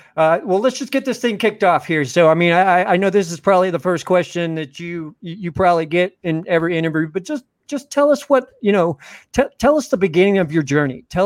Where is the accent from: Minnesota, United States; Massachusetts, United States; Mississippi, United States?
Mississippi, United States; also born or lived in Pennsylvania; now in Oregon, United States; I'm from Mississippi. I live in Oregon now. I live in Pennsylvania whenever I was a kid, but I didn't really remember it.